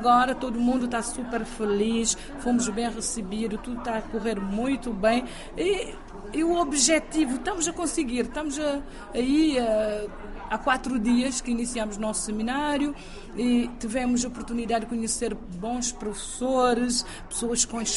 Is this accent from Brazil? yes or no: no; Fogo, Cape Verde; now in Praia, Cape Verde; Eu sou do Fogo, mas trabalho há 6 anos na praia.